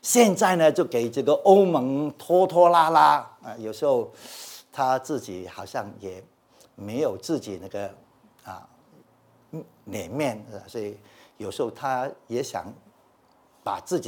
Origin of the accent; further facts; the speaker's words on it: Hong Kong; 为我们的故乡，为我们的同胞呢，来到去进食，在神面前祷告啊！刚才连雪弟兄也提到，我们最近香港出现大事啊